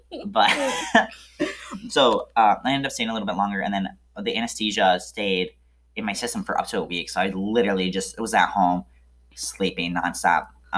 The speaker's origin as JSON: {"language": "English", "town": "Traverse City", "region": "Michigan", "country": "United States", "tie": "born or raised there", "said": "Growing up in Traverse City"}